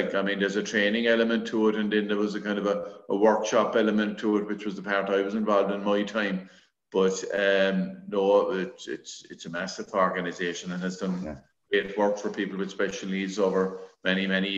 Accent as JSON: {"language": "English", "town": "Ada", "region": "Munster", "country": "Ireland", "tie": "born or raised there", "said": "I was born and reared in Ada, which is, you know, obviously East Cork and that sort of thing, which, you know, would be, I suppose, normally more hurling area than the football area"}